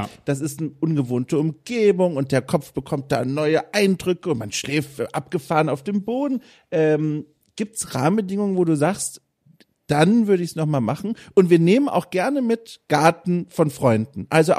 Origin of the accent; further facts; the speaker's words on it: Southern Germany, Germany; ich komme ja aus dem Süden des Landes